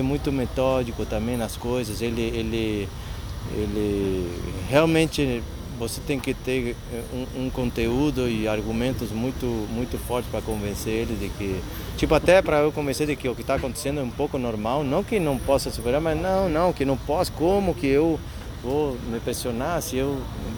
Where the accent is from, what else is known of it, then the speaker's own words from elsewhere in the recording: Argentina; Portuguese is a second language; sou argentino, me formei como tenista na Argentina